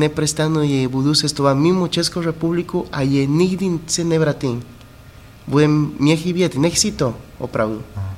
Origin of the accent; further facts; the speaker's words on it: Ecuador; Czech is a second language; No, já jsem z Ekvadoru